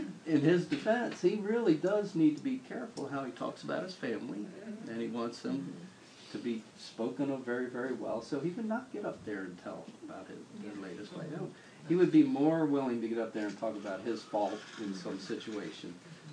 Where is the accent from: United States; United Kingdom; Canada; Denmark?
United States; Baltimore, Maryland; I'm a city boy, she's a city girl. I grew up in Baltimore, Maryland